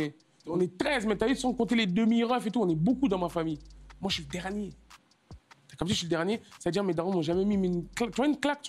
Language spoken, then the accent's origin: French; Creil, Hauts-de-France, France; also born or lived in Amiens; j'ai grandi, je suis né à Amiens, j'habite à Creil, j'ai grandi à Creil.